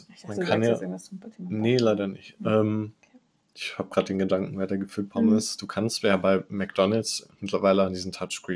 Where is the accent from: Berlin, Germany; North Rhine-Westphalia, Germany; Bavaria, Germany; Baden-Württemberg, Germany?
North Rhine-Westphalia, Germany; Düsseldorf; In Düsseldorf, wo ich herkomme